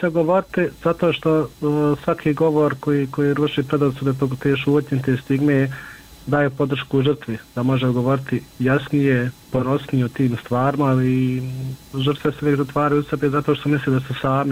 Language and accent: Bosnian; Bosnia & Herzegovina